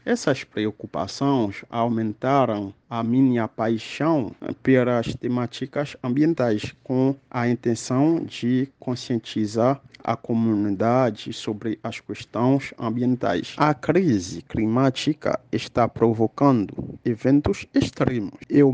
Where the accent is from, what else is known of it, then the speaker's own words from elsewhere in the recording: Haiti; Portuguese is a second language; moved away as an adult; now in Brazil; tenho 34 anos de idade, sou haitiano com visto humanitário no Brasil. Eu cheguei no Brasil em 2018